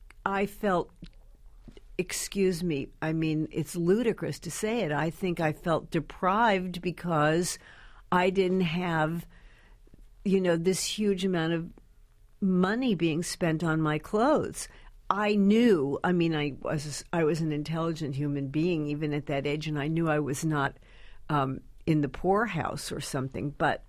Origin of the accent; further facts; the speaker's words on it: Beverly Hills, California, United States; It is so much more horrifying than anything I grew up with in Beverly Hills, where there were people with 21 cashmere twin sets